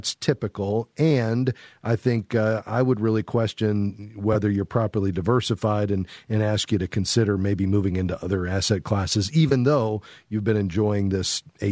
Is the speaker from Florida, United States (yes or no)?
yes; Florida, United States; Okay. Yeah, you know, the challenge is that I'm from South Florida